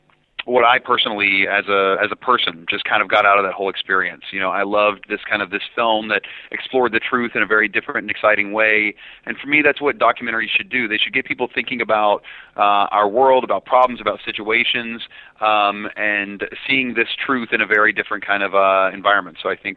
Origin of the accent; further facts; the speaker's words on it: United States; Unemployment. Being an American, unemployment these days.